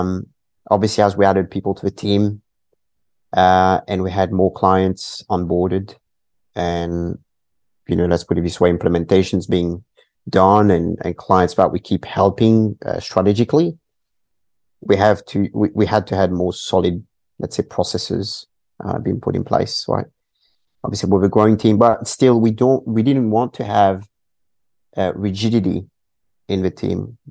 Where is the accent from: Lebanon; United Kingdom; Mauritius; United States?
Mauritius; now in Australia; Sure. Look, I'm Mauritian, born and raised in Mauritius, and it's been 8 years of living in Australia